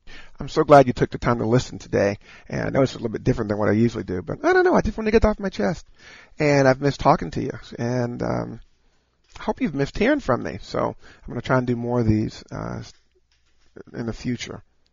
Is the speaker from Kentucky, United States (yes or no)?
yes; Kentucky, United States; just from my perspective, growing up in Kentucky, this is what I experienced, okay?